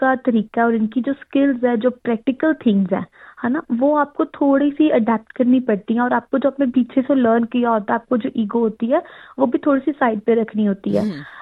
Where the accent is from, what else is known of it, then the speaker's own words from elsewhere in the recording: Ludhiana, Punjab, India; moved away as an adult; now in Australia; मैं पंजाब लुधियाना में से हूँ। तो मैं ऑस्ट्रेलिया शादी के बाद आई थी।